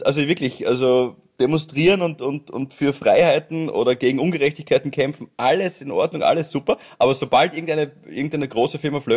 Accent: Austria; als Österreicher

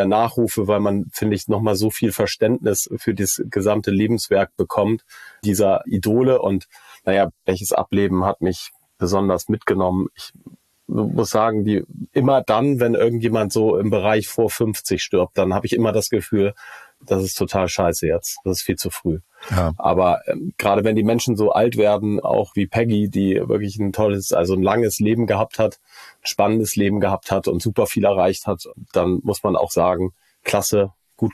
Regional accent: Hamburg, Germany; Aber ich bin tatsächlich in Teilen groß geworden in Othmarschen.

